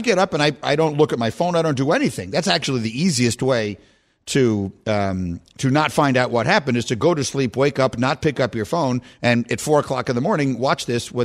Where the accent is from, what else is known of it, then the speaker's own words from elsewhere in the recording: New York, United States; I grew up in New York.